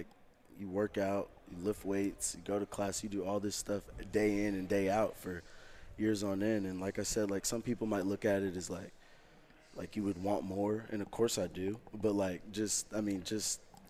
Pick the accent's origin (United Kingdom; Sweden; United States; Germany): United States; Oklahoma; Like, I'm not from around here. I'm from Oklahoma